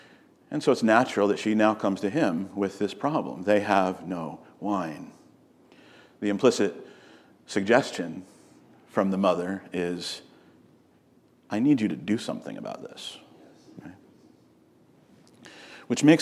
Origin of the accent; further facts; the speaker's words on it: Southern United States, United States; I would say we might use the word ma'am, except where I grew up in the South, we actually did call our mothers ma'am.